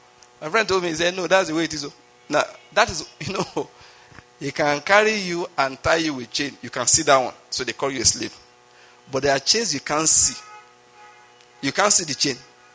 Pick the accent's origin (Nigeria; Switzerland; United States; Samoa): Nigeria; maybe because I'm a Nigerian.